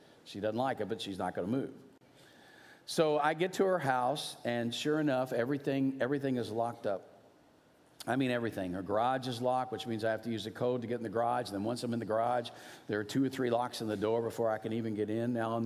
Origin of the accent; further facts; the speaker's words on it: Louisville, Kentucky, United States; when I was a kid, you know how many television stations we had growing up in Louisville?